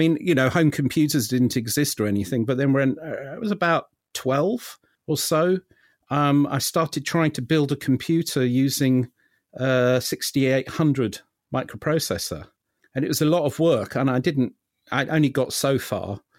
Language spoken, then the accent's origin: English; London, United Kingdom; born there; So, and then I was born in London.